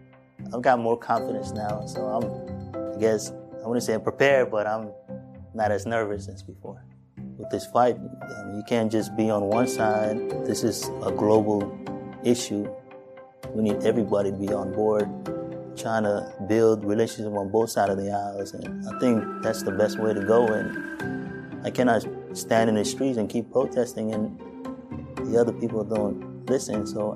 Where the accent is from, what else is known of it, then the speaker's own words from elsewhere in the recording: Marshall Islands; also born or lived in Hawaii / Washington / California; now in Arkansas, United States; I'm originally from the Marshall Islands. I've lived in the States most of my life. I've lived in many different states, from Hawaii, Washington, California. And I moved out to Arkansas about 6 years ago